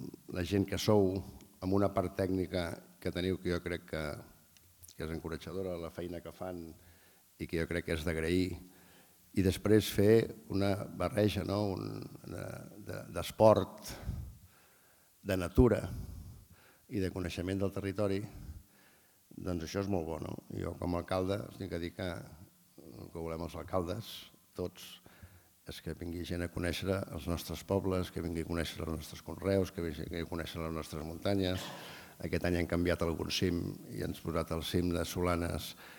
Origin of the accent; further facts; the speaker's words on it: Pontons, Catalonia, Spain; jo estic enamorat del meu poble, per tant és un lloc paradisac, Pontons